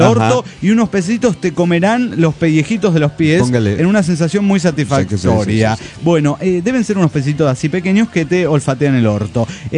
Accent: Veracruz, Mexico; les quiero contar de mi pueblo natal, Veracruz.

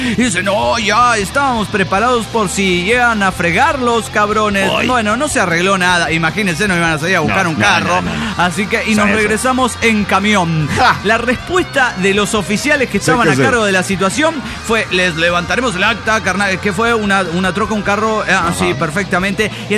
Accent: Managua, Nicaragua; de Managua, Nicaragua.

